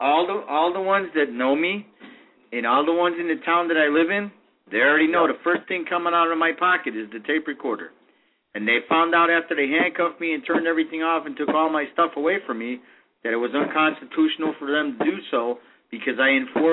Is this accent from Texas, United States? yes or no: no; Chicago, Illinois, United States; No, I'm from Chicago.